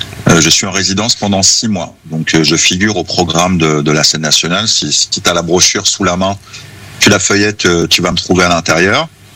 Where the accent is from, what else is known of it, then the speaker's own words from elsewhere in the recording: Évreux, Normandy, France; Bref, Évreux City. Mais effectivement, j'ai grandi à la Madeleine et voilà, j'ai un attachement avec ce quartier.